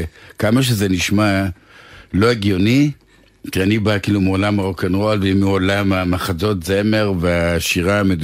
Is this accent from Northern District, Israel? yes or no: yes; Northern District, Israel; באתי בתור מקיבוץ בריטי אי שם בצפון, ושמעתי הרבה מאוד … ושמעתי הרבה … וכאילו גדלתי בתרבות קצת שונה